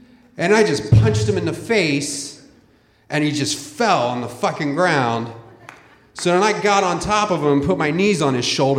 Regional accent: Philadelphia, Pennsylvania, United States; I was 16 years old. I grew up in Philadelphia. You know, weird kind of neighborhood. It's a weird city still.

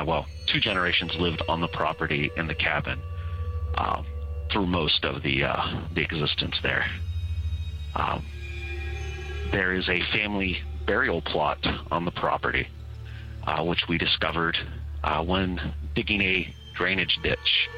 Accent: Ohio, United States; I am from the Central Ohio area.

